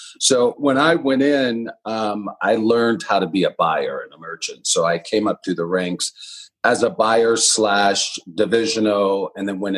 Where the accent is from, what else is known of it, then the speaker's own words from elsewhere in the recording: Los Angeles, California, United States; part of how I grew up in Los Angeles, I kind of grew up thinking I was a nobody